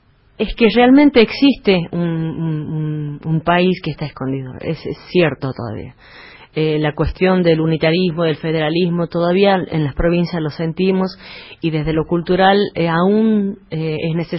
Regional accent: La Rioja, Argentina; de lo que es la idiosincrasia del Norte, de lo que es mi tierra, por supuesto, La Rioja

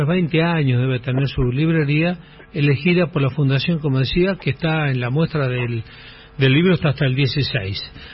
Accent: Casilda, Santa Fe, Argentina; born there; also born or lived in Arequito; Yo nací en Casilda porque era más seguro en términos de salud que Arequito, una cosa así.

